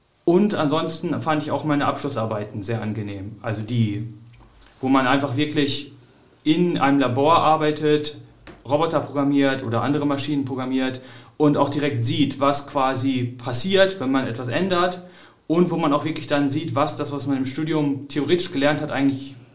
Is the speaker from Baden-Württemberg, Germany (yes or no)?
no; Hamelin, Lower Saxony, Germany; Ich komme aus Niedersachsen, also ich komme aus Hameln